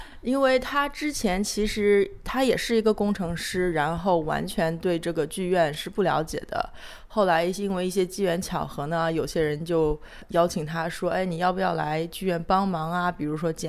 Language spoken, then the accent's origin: Chinese; China; moved away as an adult; now in United States; 我是其实是在中国长大，然后来美国读了研究生。